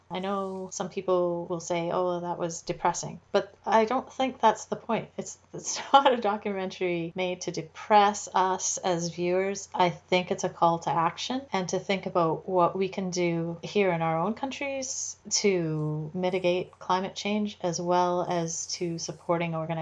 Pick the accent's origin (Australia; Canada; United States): Canada; It's a really different headspace to be in than being a Canadian and being you know, most of us live thousands of miles away from coastline.